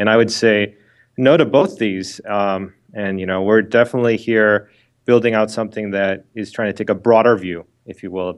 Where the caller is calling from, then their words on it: Redwood City, California, United States; I'm calling in from the Bay Area, Redwood City, just south of San Francisco.